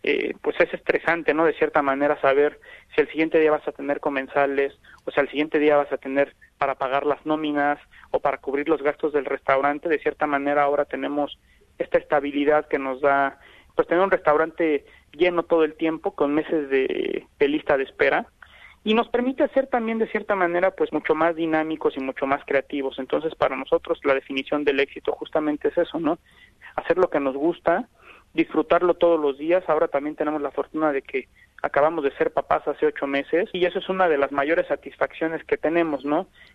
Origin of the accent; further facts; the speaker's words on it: Mexico; como mexicanos